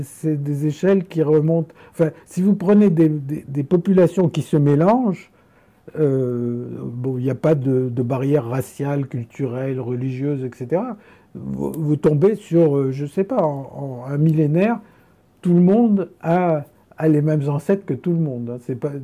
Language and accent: French; Algeria; born there; je suis né en Algérie